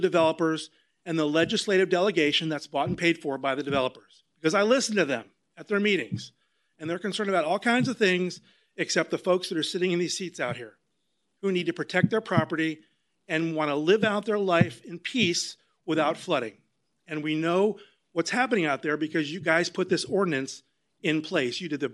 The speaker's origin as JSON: {"language": "English", "town": "Tomoka Farms", "region": "Florida", "country": "United States", "said": "I'm from the Tomoka Farms Village, a little bit north of here."}